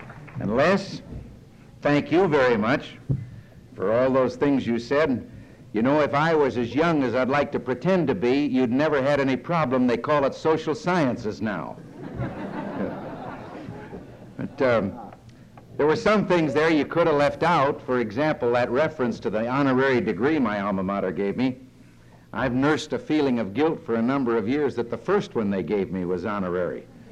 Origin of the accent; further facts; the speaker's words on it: Dixon, Illinois, United States; also born or lived in Tampico, United States; I was born in Tampico, that's right, but I have to confess, very early age, moved and grew up in Dixon, Illinois, which is a few miles away and a little larger, was a city to me then